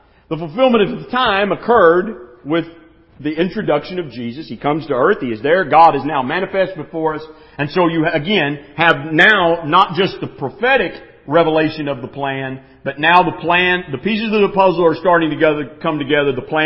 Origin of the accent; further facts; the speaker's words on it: Tennessee, United States; don't have the same accent that I have. Growing up in East Tennessee, I barely have a grasp of English